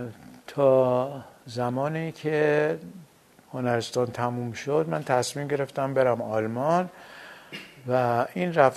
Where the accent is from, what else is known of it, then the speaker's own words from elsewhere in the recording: Iran; هیچ دلیلی نمیدیدم حالا چون من ایرانی هستم چرا نباید دنیا کار کنم